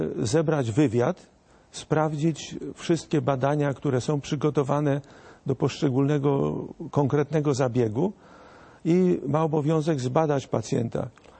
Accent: Łódź, Łódź Voivodeship, Poland; born there; bo ja w Łodzi się urodziłem

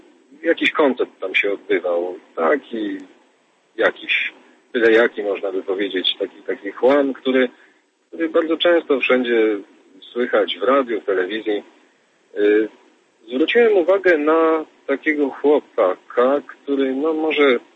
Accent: Katowice, Silesian Voivodeship, Poland; jestem z Katowic, a w tej chwili właśnie wracam z Warszawy.

